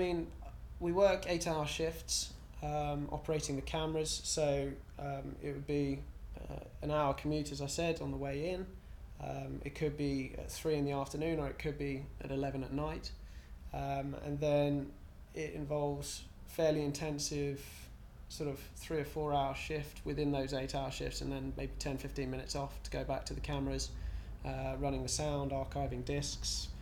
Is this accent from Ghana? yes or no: no; Caterham, South East England, United Kingdom; I grew up just near Junction 6, which is about sort of 10 minutes away from where I live at the moment, but which is slightly more of a town, a place called Caterham, which is sort of becoming embroiled in the sprawl of Croydon.